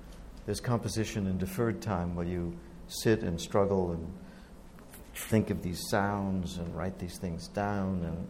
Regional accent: Providence, Rhode Island, United States; But when I was growing up in Providence, everyone would say, well, nothing ever will ever top the sound of Symphony Hall in Boston.

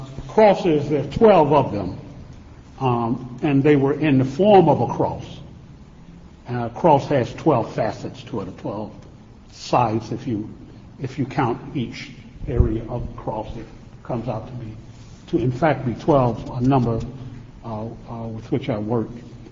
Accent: North Carolina, United States; also born or lived in Washington, D.C.; now in Philadelphia, United States; My home, for all intents and purposes, is in Philadelphia, although I was born in Washington, D.C., and as a kid in the late 40s, I lived in, middle to late 40s, I lived in North Carolina.

